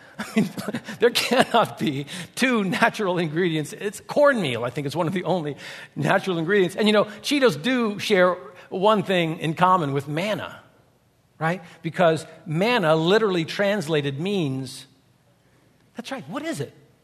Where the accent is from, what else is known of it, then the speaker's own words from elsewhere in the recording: England, United Kingdom; You know, I'm an English guy.